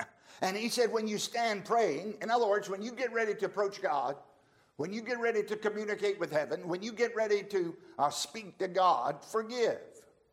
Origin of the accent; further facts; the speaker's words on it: Virginia, United States; I grew up down in Charlotte County with him